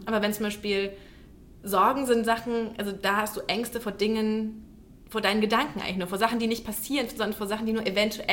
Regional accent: Bavaria, Germany; ich komme ja aus Franken.

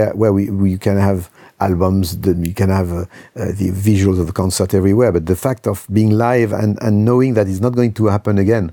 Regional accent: Lyon, Auvergne-Rhône-Alpes, France; one in Houston, one in my hometown, Lyon.

